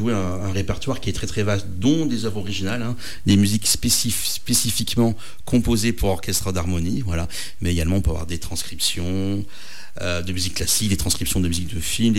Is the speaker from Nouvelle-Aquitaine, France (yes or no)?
yes; Limoges, Nouvelle-Aquitaine, France; born there; Je suis né à Limoges.